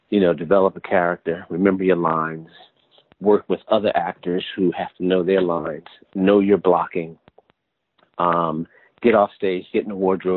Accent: Philadelphia, Pennsylvania, United States; so I was raised in Philly. My mom was a teacher.

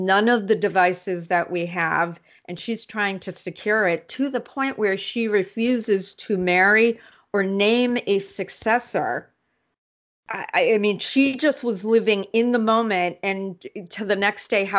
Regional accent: Scotland, United Kingdom; and maybe I'm being sympathetic because I'm Scottish, whatever.

